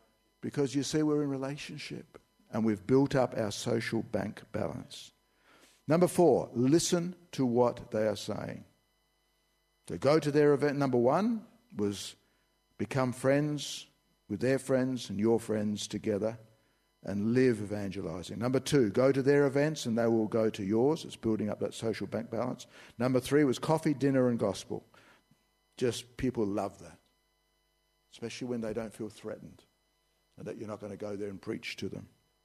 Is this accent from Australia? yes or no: yes; Australia; I said, I'm Australian. We don't do that.